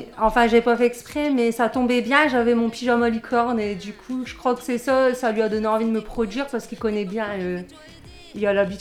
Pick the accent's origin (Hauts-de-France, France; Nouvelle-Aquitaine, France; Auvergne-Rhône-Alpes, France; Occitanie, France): Hauts-de-France, France; Alors moi, je viens de Wanin. C'est un petit peu à 20 minutes de Lille, à côté de la frontière de la Belgique. Voilà. Mes parents, ils habitent là-bas. Toute ma famille, elle habite là-bas. Je viens de là-bas.